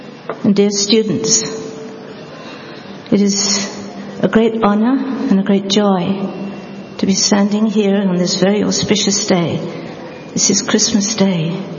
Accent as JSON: {"language": "English", "region": "England", "country": "United Kingdom", "tie": "born or raised there", "said": "I remember as a child, I was brought up in England"}